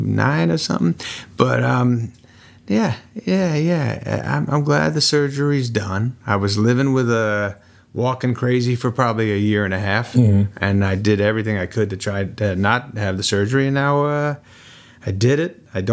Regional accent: New Hampshire, United States; The guys I grew up in New Hampshire where they all can jam.

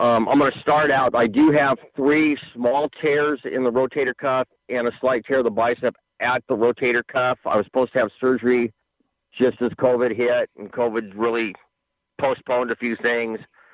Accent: Long Beach, California, United States; Long Beach Millikan.

